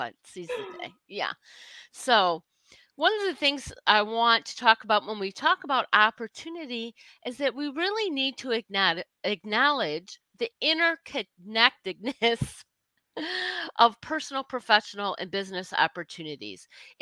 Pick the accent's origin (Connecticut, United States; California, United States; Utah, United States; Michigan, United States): Michigan, United States; I'm a Yankee and she sounds like a Southerner. And we're both from Michigan. And I'm like, that's right. I'm a Yankee. Always will be. Don't matter where I live.